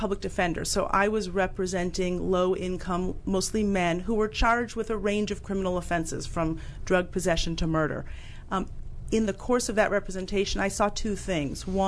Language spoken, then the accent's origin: English; Ann Arbor, Michigan, United States; I was, I think as a 15-year-old, elected to the school board in my hometown of Ann Arbor, Michigan, as the student advocate.